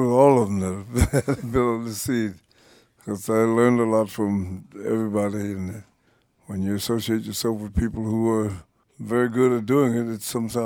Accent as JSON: {"language": "English", "town": "St. Louis", "region": "Missouri", "country": "United States", "tie": "born or raised there", "said": "was, I guess it's a product of my hometown, St. Louis."}